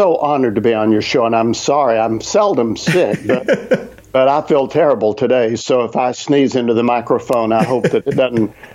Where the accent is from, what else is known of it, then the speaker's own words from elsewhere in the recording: Tennessee, United States; I grew up in East Tennessee, Northeast Tennessee, and that is a very mountainous region that's in the Appalachians.